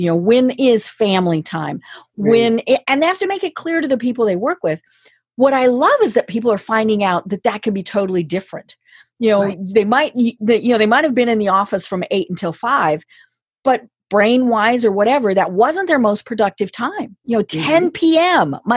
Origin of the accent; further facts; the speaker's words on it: Colorado, United States; you and I are both on Eastern time, but I'm from Colorado.